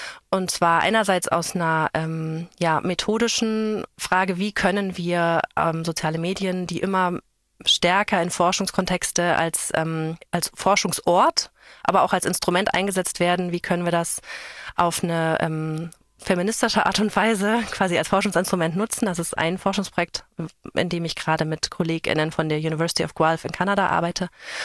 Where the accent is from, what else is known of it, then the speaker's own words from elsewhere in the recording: Germany; aber ich bin einfach in Deutschland aufgewachsen